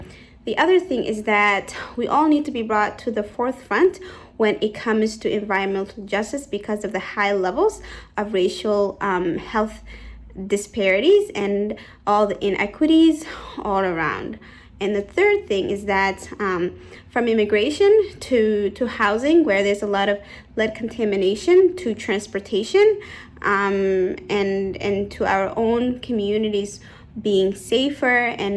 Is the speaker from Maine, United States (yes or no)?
yes; Lewiston, Maine, United States; I am from Lewiston, Maine